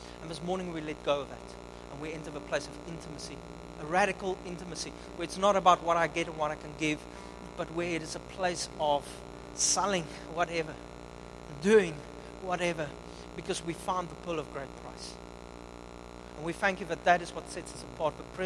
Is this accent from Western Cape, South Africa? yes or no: no; Upington, Northern Cape, South Africa; Because in the desert, I'm from Upington, trust me, I know.